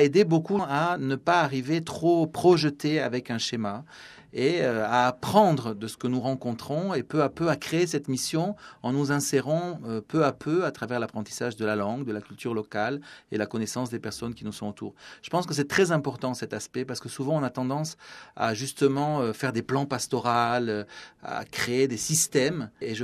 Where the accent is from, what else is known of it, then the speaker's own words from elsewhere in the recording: France; Moi, je suis français, je travaille au Moyen-Orient.